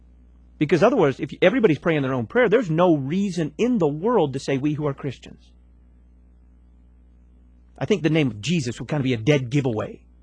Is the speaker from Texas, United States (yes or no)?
yes; Texas, United States; And I am from Texas, so when I'm getting ready to go someplace, I say, I who am a Texan, we who are Texans say, we're fixing to go someplace. It's a dead giveaway for a Texan.